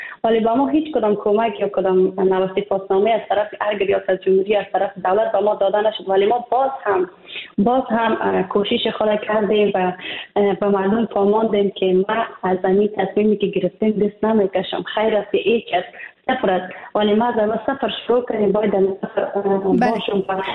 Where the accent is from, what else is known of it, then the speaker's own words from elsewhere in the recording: Afghanistan; من پاشتان فرستان و از افغانستان برم آمدم، ولی با مطابقات خود یا به برنامه خود برگشتم پس دوباره به افغانستان، چون من افغانستان زیاد دوست داشتم.